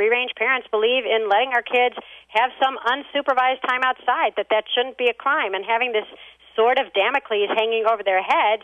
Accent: Wilmette, Illinois, United States; I grew up in Wilmette, Illinois, and we had the most wonderful times in Kenosha every year in Petrified Springs.

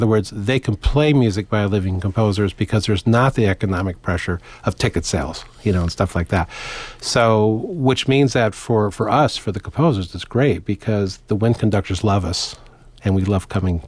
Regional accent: Cedar Rapids, Iowa, United States; And then I'm from Cedar Rapids, Iowa

